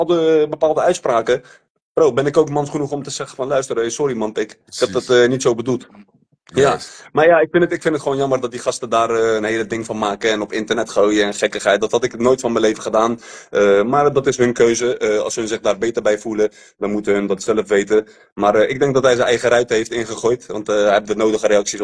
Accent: Turkey; Ik ben gewoon een Turk, bro.

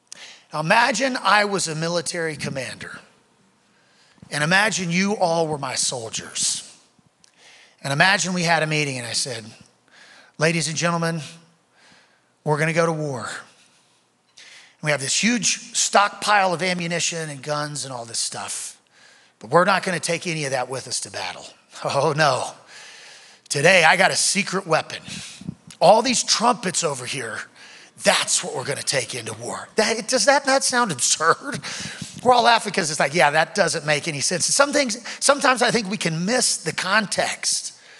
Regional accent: Louisiana, United States; So we're from Louisiana, and Louisiana has this stuff called gumbo mud.

